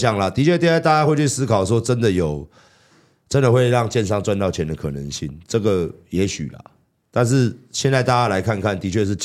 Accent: New Taipei, Taiwan; 应该说我们新北人哦

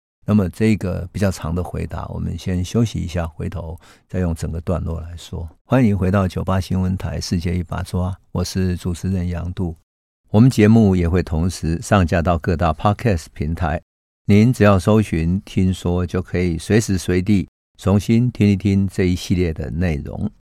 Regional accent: Taichung, Taiwan; 我过去是在台湾台中的乡下长大的一个典型的台湾孩子

